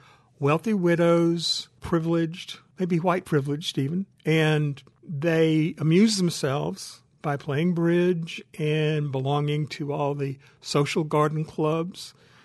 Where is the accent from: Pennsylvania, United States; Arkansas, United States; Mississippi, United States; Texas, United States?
Mississippi, United States; Natchez; born there; since I was born in Natchez, it was the ideal writer's laboratory.